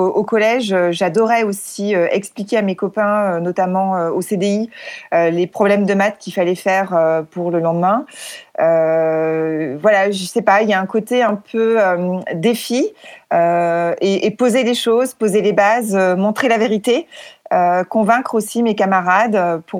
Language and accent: French; Saint-Étienne, Auvergne-Rhône-Alpes, France; J'ai grandi donc dans la ville de Saint-Étienne, précisément dans le quartier de Beaulieu, et puis en parallèle dans les Monts du Forêt, qui était au départ ma résidence secondaire et aujourd'hui c'est ma résidence principale sur une petite commune.